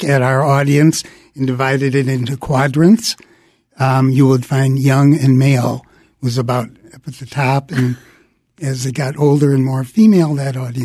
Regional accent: Milwaukee, Wisconsin, United States; We're from Milwaukee originally.

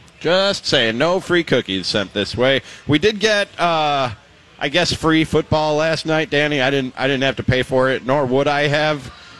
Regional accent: Wisconsin, United States; moved away; I came here from Wisconsin.

